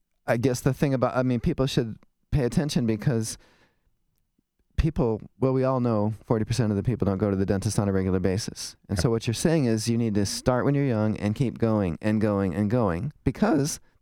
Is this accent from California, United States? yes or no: no; Twinsburg, Ohio, United States; I grew up in Twinsburg, and I was the number one caddy at Chagrin Valley Country Club when I was 12.